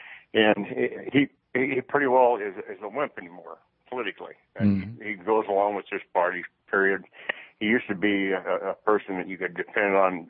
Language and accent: English; California, United States; now in Arkansas, United States; I live in Arkansas. I came from California. So I've had a rude awakening